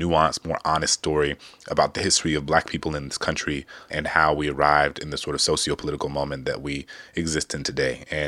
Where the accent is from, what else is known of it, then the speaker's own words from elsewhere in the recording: New Orleans, Louisiana, United States; The next time you make a trip to the Big Easy, my hometown, I really recommend taking part of a day to head down there.